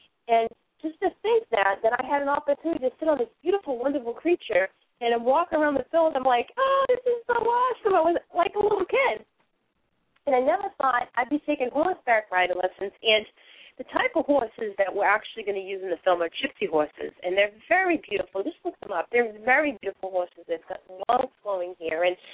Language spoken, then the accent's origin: English; Boston, Massachusetts, United States; People sometimes think it's New York, but I'm from Boston. You know, I've lived in the Indian cities my whole life, you know, in and around Boston.